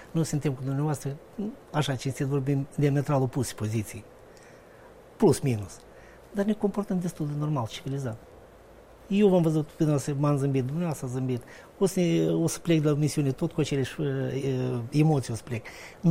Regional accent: Moldova; suntem de Moldova, suntem moldoveni

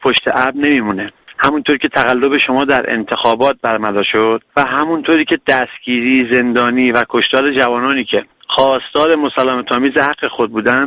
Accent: Iran; من یک ایرانی هستم و گفته‌ای دارم

